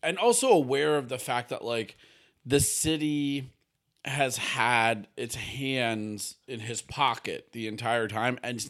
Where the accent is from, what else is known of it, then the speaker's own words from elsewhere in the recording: New York, United States; again, being a New Yorker and being a people watcher